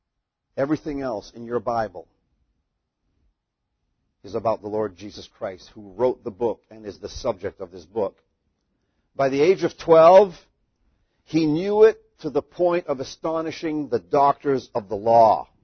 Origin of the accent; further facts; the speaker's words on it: Madawaska, Maine, United States; You know, like I was brought up in Madawaska, Maine. That's where I was brought up. That includes the time from when I was born till, you know, 18 years old, I would say.